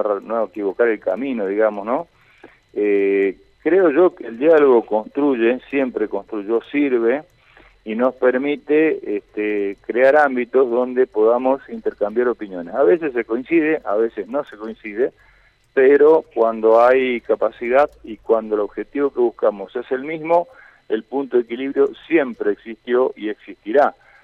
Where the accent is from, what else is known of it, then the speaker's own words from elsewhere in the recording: Argentina; Todos sabemos cómo somos los argentinos